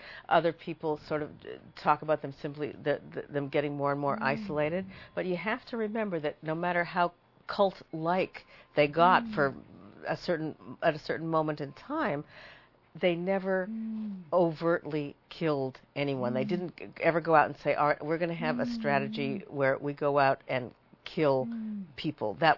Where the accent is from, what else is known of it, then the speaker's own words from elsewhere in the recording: Canada; I'm from Canada.